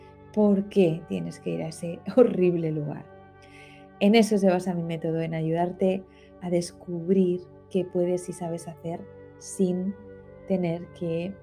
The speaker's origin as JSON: {"language": "Spanish", "region": "Community of Madrid", "country": "Spain", "lives_now": "Alicante, Spain", "said": "yo soy madrileña y me vine a vivir a un pueblecito de Alicante."}